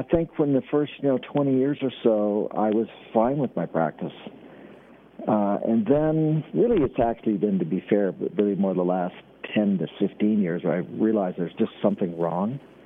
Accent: Washington, United States; now in Arizona, United States; We fled Washington State. I say I'm a refugee from Washington State, now living in Arizona.

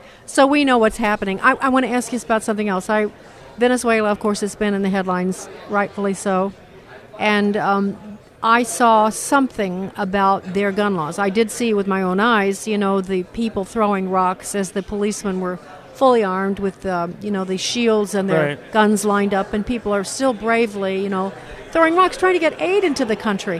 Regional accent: Illinois, United States; I was in Illinois, my home state

